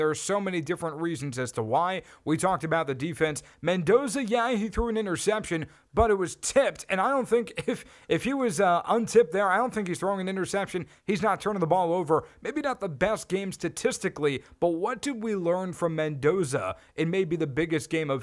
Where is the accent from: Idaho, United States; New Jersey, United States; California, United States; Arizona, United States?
New Jersey, United States; I'm from New Jersey